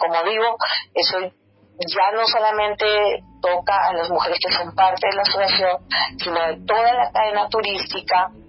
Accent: Colombia; una emoción de poder postular a mi tierra, a Colombia

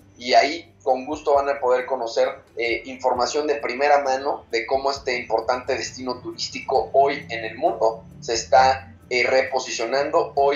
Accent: Acapulco, Guerrero, Mexico; como acapulqueños y como mexicanos, nos sentimos orgullosos de estar en tan importante evento

